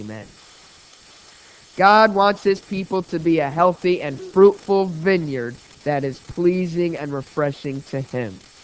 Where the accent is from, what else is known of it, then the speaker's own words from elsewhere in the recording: New Jersey, United States; I grew up here in New Jersey.